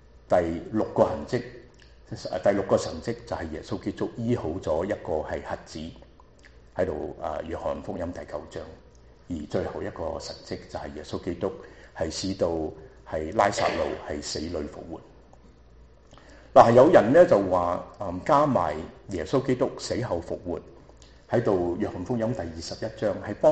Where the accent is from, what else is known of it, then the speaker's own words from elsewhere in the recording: Shanghai, China; 就好像我们上海人有一句话，我是上海人